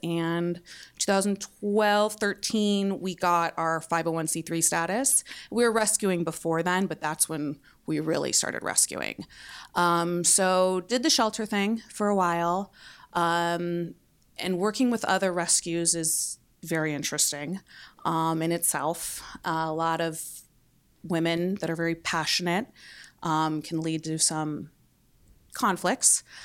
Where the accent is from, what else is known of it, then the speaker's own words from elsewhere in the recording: San Diego, California, United States; So I grew up in San Diego and essentially lived in TJ, partying through my college years.